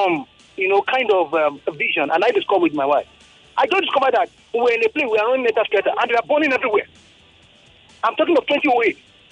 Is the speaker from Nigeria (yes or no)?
yes; Ogun, Nigeria; I told you initially I'm from Ogun State.